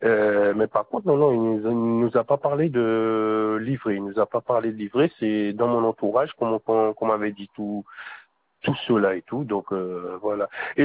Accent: Le Gosier, Guadeloupe; now in Villenave-d'Ornon, France; Je suis de Gosier.

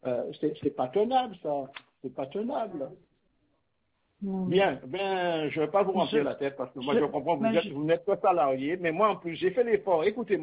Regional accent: Guadeloupe; Et pourtant, je suis né en Guadeloupe, je suis Guadeloupéen, hein, je suis né ici et j'en ai marre.

